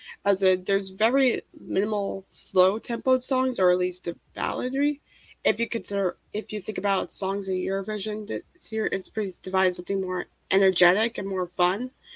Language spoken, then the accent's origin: English; Seattle, Washington, United States; I'm from the United States, specifically the Pacific Northwest in Seattle, Washington.